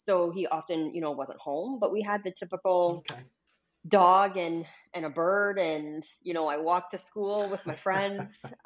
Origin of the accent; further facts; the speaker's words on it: Canada; being Canadian, it's mixed, right? Because there is that mixed identity, which makes it so much more interesting, makes it kind of fun. But there is that Jamaican component